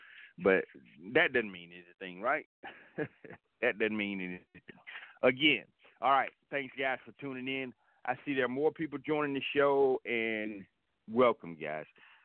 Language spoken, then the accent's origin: English; Atlanta, Georgia, United States; I grew up here from the northwest side of town. I grew up in Atlanta. Again, born and raised, I've always been here, and I've seen the city grow from when I was a kid till now.